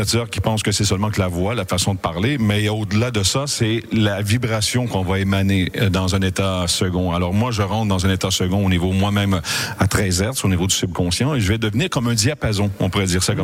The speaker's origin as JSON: {"language": "French", "region": "Quebec", "country": "Canada", "said": "En tant que Québécois, on est entouré d'anglais, nous, les États-Unis, les Ontariens et tout. Il y a de l'anglais partout chez nous."}